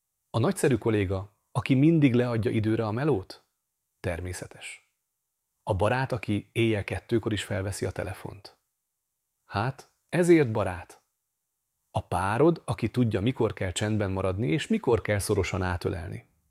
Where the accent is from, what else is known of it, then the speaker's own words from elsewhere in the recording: Hungary; Tudom, magyarok vagyunk, és nálunk a szeretetet inkább pörköltel és aggódással fejezzük ki, mint szavakkal.